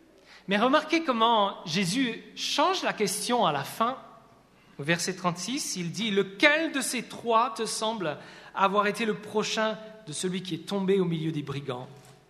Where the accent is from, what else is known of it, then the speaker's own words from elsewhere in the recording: Switzerland; Naturellement, moi, j'ai vécu en Suisse, j'ai grandi en Suisse.